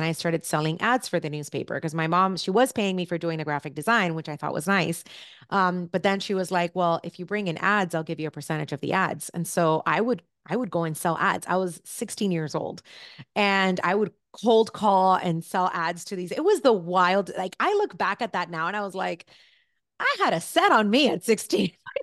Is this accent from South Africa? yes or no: no; Cuba; now in United States; I was born in Cuba and my dance studio in Cuba would do competitions internationally. And so, you know, fast forward many, many years, I come to the United States.